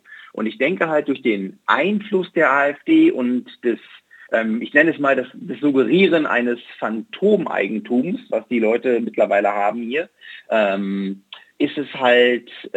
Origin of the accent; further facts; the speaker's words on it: Germany; dass ich aus Deutschland komme.